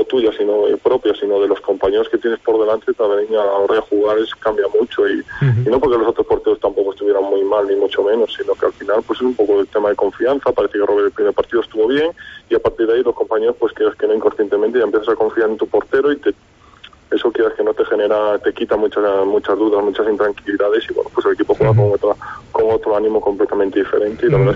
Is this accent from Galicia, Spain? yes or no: yes; A Coruña, Galicia, Spain; nosotros somos de Coruña